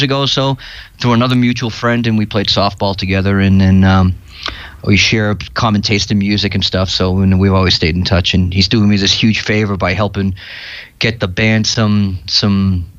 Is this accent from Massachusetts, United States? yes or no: yes; Chelsea, Massachusetts, United States; moved away as an adult; also born or lived in Boston / Medellin; now in Bogota, Colombia; I was born in Chelsea, lived in Boston pretty much my whole life now, and then I decided to move to Colombia about 9 years ago, and I've been here ever since. 5 years in Medellin, Colombia, and the last four here in Bogota.